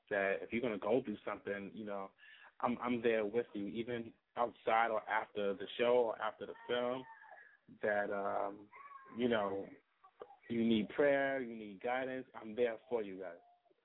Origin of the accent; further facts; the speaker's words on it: Bronx, New York, United States; Okay, I'm from the Bronx, New York.